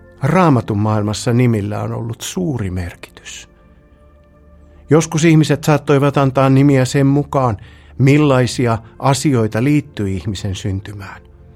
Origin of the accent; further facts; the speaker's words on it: Mikkeli, South Savo, Finland; olen Mikkelistä.